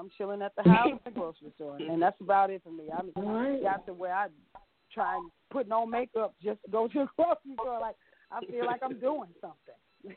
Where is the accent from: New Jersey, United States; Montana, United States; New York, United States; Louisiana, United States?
New Jersey, United States; Teaneck; I was raised in Teaneck, but I went to school in Morristown